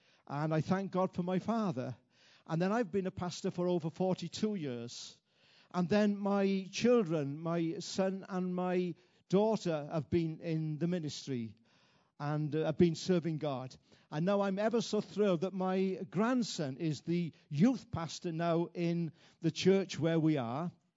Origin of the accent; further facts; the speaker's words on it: Wales, United Kingdom; because I come from Wales, a wonderful country, by the way.